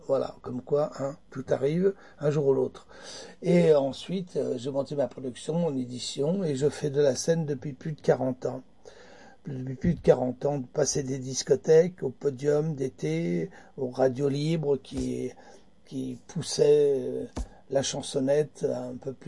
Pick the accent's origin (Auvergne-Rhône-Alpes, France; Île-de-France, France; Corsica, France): Île-de-France, France; Paris; born there; je suis né à Montmartre